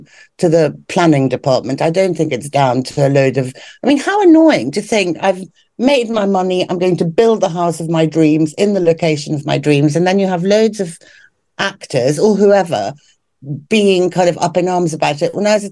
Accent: Hampstead, London, United Kingdom; I grew up in Hampstead. It's very charming and very lovely. It was a lot more bohemian and nicer then than it is now, when it's full of actors and celebrities.

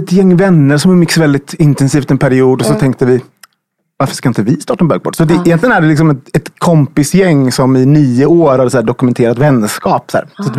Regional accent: Gothenburg, Västra Götaland County, Sweden; Alltså, alltså, jag är ju uppvuxen i Angered, i så här Hjällbo.

